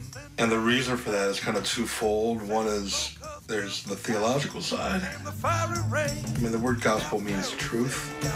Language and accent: English; Brooklyn, New York, United States; also born or lived in California; I'm from Brooklyn, New York, born in California.